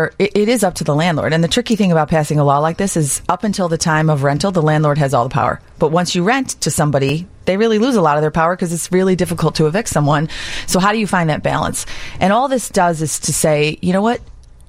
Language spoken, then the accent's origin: English; Chicago, Illinois, United States; born there; I was born in Roseland